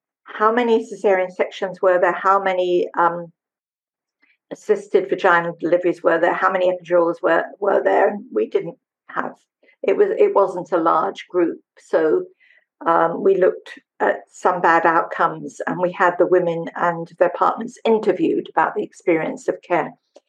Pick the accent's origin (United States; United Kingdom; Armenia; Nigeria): United Kingdom; England; born there; When I came back to the United Kingdom, because I was born in England